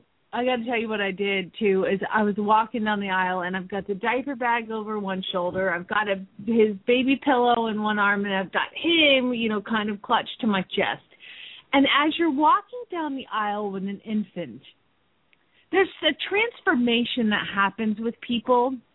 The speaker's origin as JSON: {"language": "English", "town": "Phoenix", "region": "Arizona", "country": "United States"}